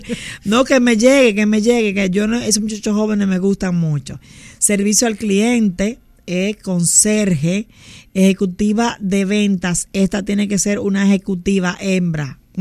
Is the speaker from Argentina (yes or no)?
no; Santo Domingo, Distrito Nacional, Dominican Republic; born there; mi mamá que vino a la capital a darme a luz. Y la gente jura que yo soy de Sabana Iglesia